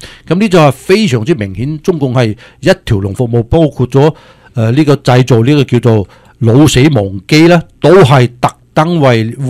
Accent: China; 我哋中国人咧就有机会翻身啦。

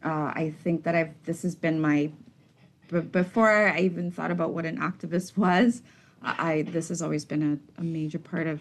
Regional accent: Bahamas; now in Trinidad and Tobago; born and raised in the Bahamas, currently living in Trinidad and Tobago, where I've been for 10 years.

